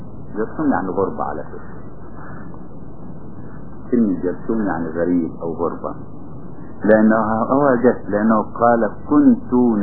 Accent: Egypt; يمكن بتلاحظوا عندنا في مصر يقولك هذا الطريق لا يدخله الاجانب

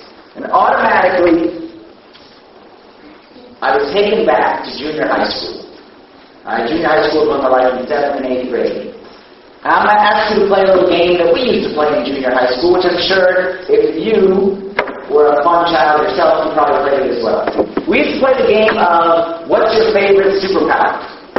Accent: United States; I am from America.

